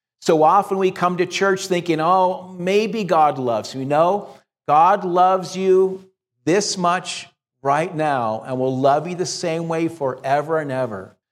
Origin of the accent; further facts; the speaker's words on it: Hacienda Heights, California, United States; I was raised in Hacienda Heights. We used to play each other in football.